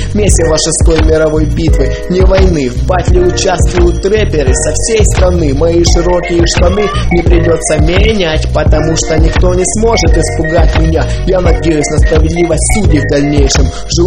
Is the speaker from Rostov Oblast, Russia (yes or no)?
yes; Rostov-on-Don, Rostov Oblast, Russia; Но я из Ростова-на-Дону, из южной столицы.